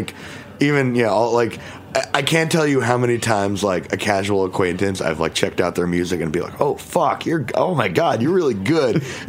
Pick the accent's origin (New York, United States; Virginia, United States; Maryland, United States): New York, United States; Brooklyn; who I know from growing up in Brooklyn